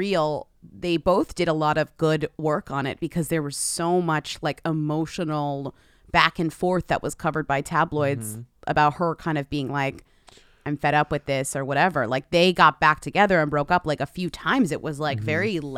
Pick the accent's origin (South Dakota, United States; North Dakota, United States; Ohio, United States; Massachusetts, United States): Massachusetts, United States; Boston; But also, you guys, I'm from Boston, but you hear me speak for what, 1400 hours a week? I don't have a Boston accent.